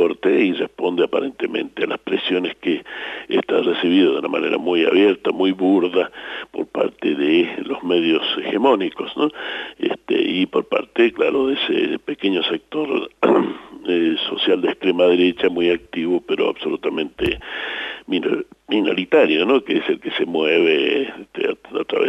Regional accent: Argentina; como muchos argentinos, un tanto sorprendido

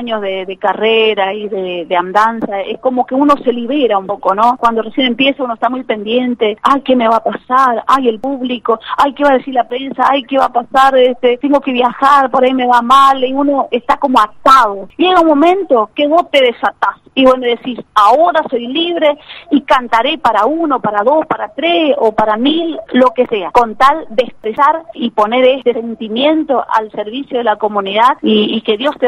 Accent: Misiones, Argentina; tengo canciones, por ejemplo, a mi país, Argentina

